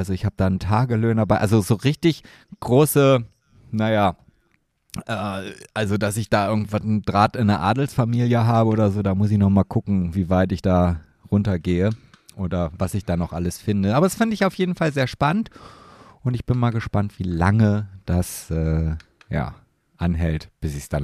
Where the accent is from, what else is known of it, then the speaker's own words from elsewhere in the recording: Oldenburg, Lower Saxony, Germany; wenn ich das nächste Mal in meiner Heimat Oldenburg bin